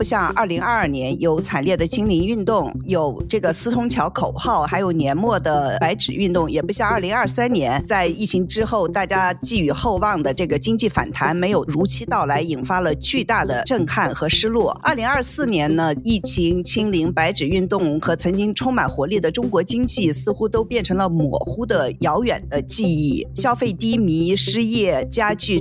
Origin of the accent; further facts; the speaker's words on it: New York, United States; 华盛顿终于有了一个让我们纽约人觉得羡慕嫉妒的地方